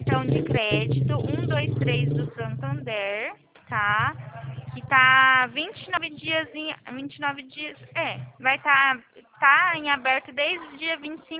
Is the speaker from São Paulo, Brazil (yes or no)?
yes; Presidente Prudente, São Paulo, Brazil; Eu sou de Presidente Prudente.